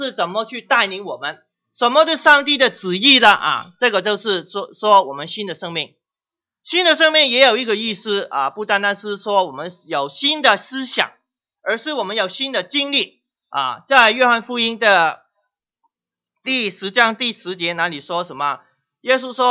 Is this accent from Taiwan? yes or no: no; Guangdong, China; accent: Cantonese-accented Mandarin; Chinese is a second language; 我是从广东部那边来的，所以我的国语都是广东国语